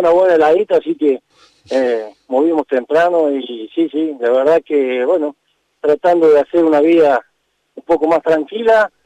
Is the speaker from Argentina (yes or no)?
yes; Córdoba, Argentina; para mí es sumamente importante porque soy cordobés